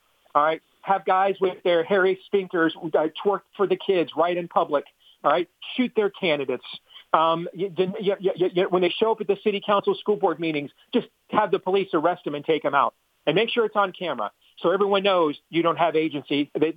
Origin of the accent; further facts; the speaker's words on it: Iowa, United States; My home state of Iowa does some of this stuff.